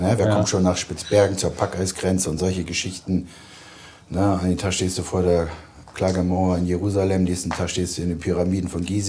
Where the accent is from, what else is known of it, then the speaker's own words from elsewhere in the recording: Neuenkirchen, Lower Saxony, Germany; ich komme halt aus Neunkirchen, tiefster Bremer Norden, sprich Niedersachse.